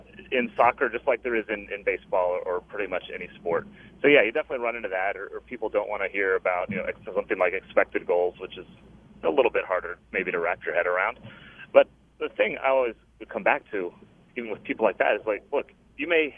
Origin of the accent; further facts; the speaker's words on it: Topeka, Kansas, United States; also born or lived in New England; I am. Yeah, born and raised in Topeka. Just moved back, working from home for True Media. So it's good to be back in the Midwest after a decade out of New England.